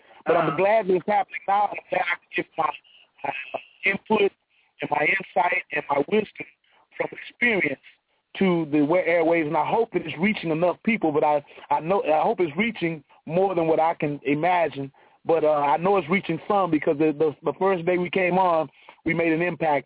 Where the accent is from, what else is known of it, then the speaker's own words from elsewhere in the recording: Houston, Texas, United States; Born and raised in Houston, but my family's from Cancun, Louisiana.